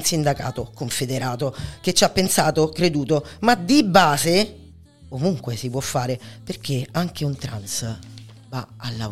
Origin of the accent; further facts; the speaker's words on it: Rome, Lazio, Italy; siamo di Roma